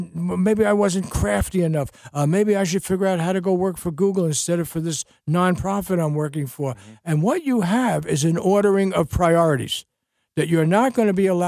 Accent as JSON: {"language": "English", "town": "Bronx", "region": "New York", "country": "United States", "tie": "born or raised there", "said": "I grew up in the Bronx, New York, went to City College, was there in the Bronx living with my mother, who was a garment worker until I was 23 years old or something, and took the train to school."}